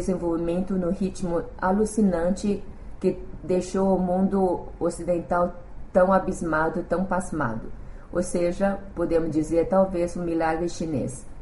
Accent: Brazil; eu cresci no Brasil, comecei a estudar no Brasil desde o primário, me formei, graduei, me casei e tive filhos.

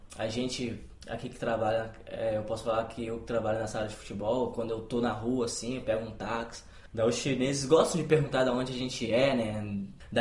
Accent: Cabo Frio, Rio de Janeiro, Brazil; now in China; Sou do Rio

